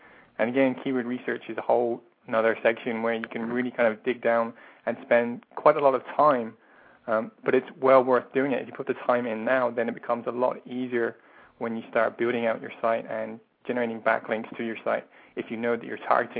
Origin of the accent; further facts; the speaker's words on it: England, United Kingdom; moved away as an adult; also born or lived in Ireland; now in Seattle, United States; I live in, yeah, Seattle, Washington now, but I'm originally from England, and then I lived in Ireland for about 10 years before moving to the States about 2 years ago. My wife is from Seattle here, so that's why we're here now.